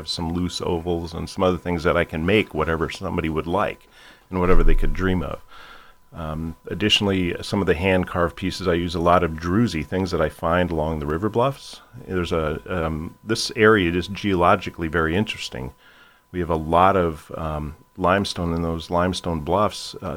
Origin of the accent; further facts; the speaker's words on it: Winona, Minnesota, United States; I grew up in Winona, Minnesota, spent a lot of time down in this area.